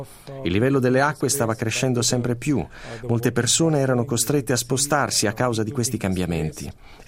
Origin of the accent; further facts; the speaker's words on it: Bangladesh; io sono un bengalese, vengo dal Bengala, e in questa regione anche nella mia famiglia si tramandano racconti di persone costrette a spostarsi a causa delle trasformazioni dei fiumi.